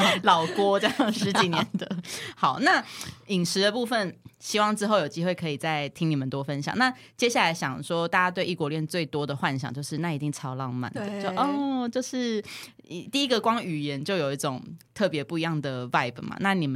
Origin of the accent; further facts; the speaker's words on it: Taiwan; 身为台湾人就会很担心这个